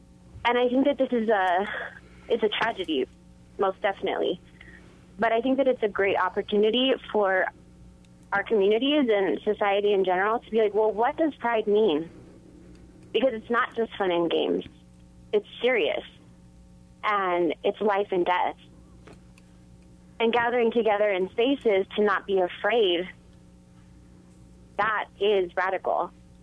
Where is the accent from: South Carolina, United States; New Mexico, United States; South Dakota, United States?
New Mexico, United States; Las Cruces; now in Albuquerque, United States; I live here in Albuquerque, but I'm originally from Las Cruces